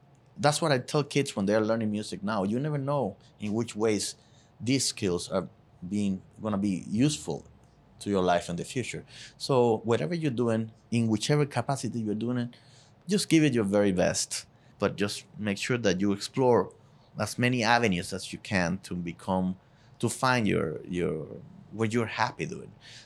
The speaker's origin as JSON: {"language": "English", "town": "Cojimar", "region": "Havana", "country": "Cuba", "tie": "born or raised there", "second_language": "English", "lives_now": "United States", "said": "I'm from Cojima, this town of the east side of Havana, where Hemingway used to be fishing. The Old Man of the Sea actually is based on my hometown of Cojima."}